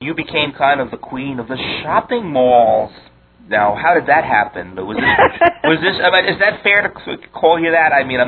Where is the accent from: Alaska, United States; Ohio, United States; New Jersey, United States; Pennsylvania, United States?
New Jersey, United States; Teaneck; I grew up in Teaneck, New Jersey, so I'm very much familiar with Paramus, New Jersey.